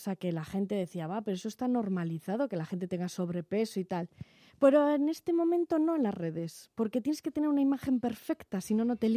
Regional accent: Spain; como somos los españoles

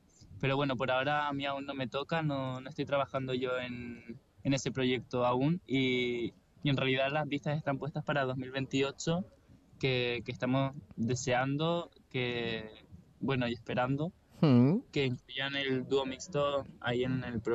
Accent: Canary Islands, Spain; como buen canario que soy, la playa.

